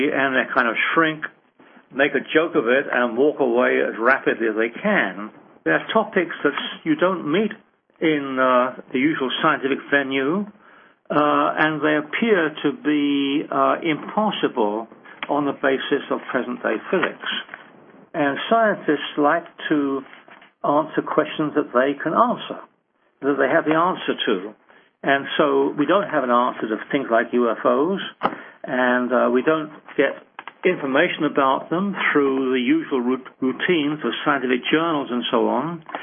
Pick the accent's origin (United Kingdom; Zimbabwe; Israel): United Kingdom; England; moved away as an adult; now in United States; I grew up in England many years ago. I came to Stanford in 1955. I've been there ever since